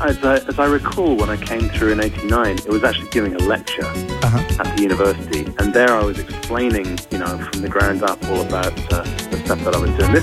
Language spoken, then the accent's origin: English; London, United Kingdom; also born or lived in Europe; I grew up in London and around Europe